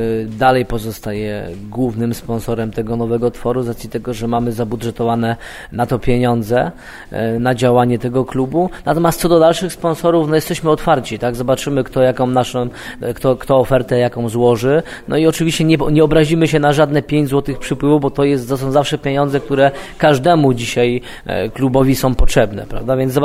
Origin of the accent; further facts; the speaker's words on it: Gliwice, Silesian Voivodeship, Poland; jestem gliwiczaninem od urodzenia, więc mam nadzieję, że będzie mi się dalej tu dobrze mieszkało w tym mieście